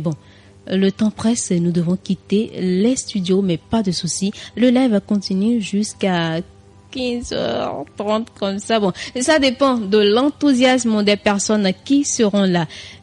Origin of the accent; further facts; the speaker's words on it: Savalou, Collines, Benin; Je suis des collines, je suis du centre, je suis de Savalou.